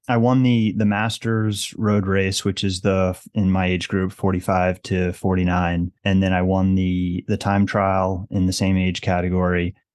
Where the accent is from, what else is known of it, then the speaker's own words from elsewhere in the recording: New Jersey, United States; So I grew up in New Jersey. I went to school in Boston. I went to Boston College.